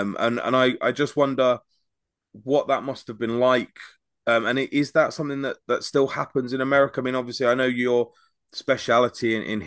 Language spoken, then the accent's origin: English; United Kingdom; Like I said, I come in from Britain